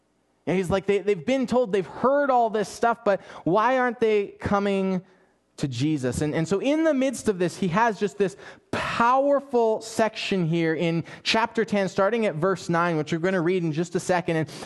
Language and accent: English; Canada; We're Canadian after all.